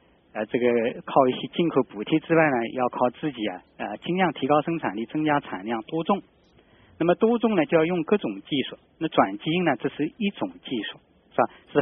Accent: China; 我们中国人

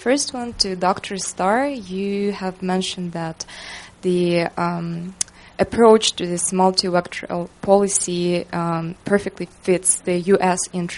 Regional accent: Kyrgyzstan; as I have mentioned, I'm from Kyrgyzstan

